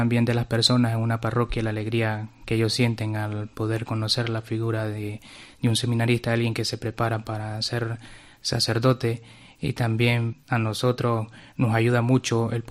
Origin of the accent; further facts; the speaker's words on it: Nicaragua; yo tengo la edad de 23 años, soy de Nicaragua.